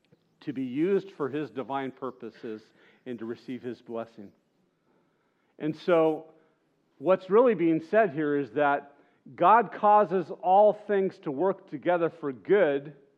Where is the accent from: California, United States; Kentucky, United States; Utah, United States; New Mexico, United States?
California, United States; Monrovia; born there; I was born in Monrovia, just south of Pasadena.